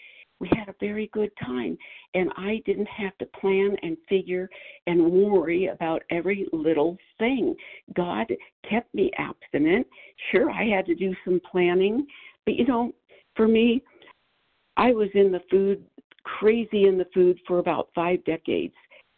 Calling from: Arizona, United States; recovered in Arizona for today.

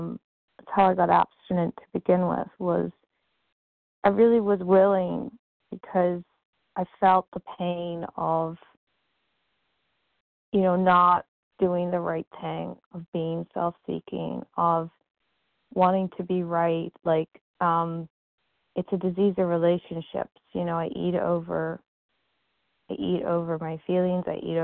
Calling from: New York, United States; from New York.

